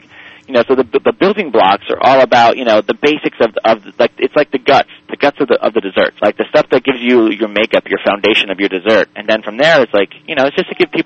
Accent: United States; I'm also American.

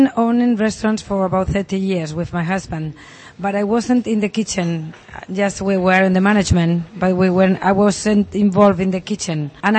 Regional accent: Alicante, Valencian Community, Spain; English is a second language; also born or lived in Castile; And my mother was from Asturias, but I always live here. I mean, I'm 54, and I live 50 years in Alicante

